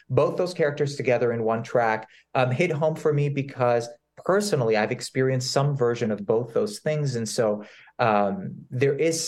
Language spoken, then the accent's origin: English; Lebanon; moved away; As someone who didn't grow up here, I grew up in Lebanon, I did not know that.